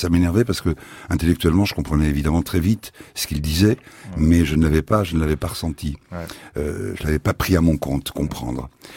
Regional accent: Paris, Île-de-France, France; born there; pied noir que je ne suis pas d'ailleurs, ouais. Parce que je ne suis pas né en Algérie. Moi, je suis né à Paris.

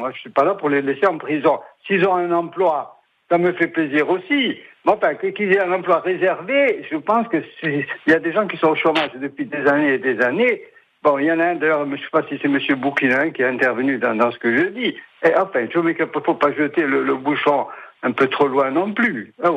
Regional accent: Ajaccio, Corsica, France; Enfin, moi, je suis d'Ajaccio, donc.

